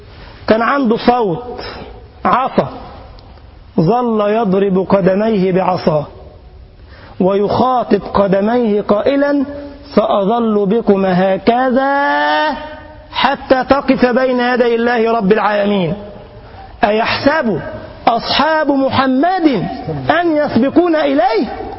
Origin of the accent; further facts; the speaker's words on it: Egypt; now in Germany; أنا جاي منين يا جماعة؟ من مصر. جيت فين هنا؟ ألمانيا